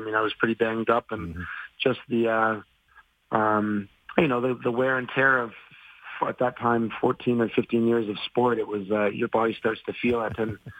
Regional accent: Calgary, Alberta, Canada; I'm really happy that Calgary's my hometown, and I've been blessed by how the city supported me

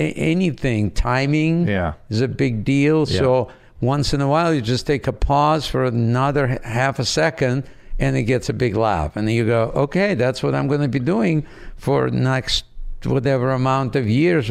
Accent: Odesa, Odesa Oblast, Ukraine; I grew up in Odessa on the Black Sea.

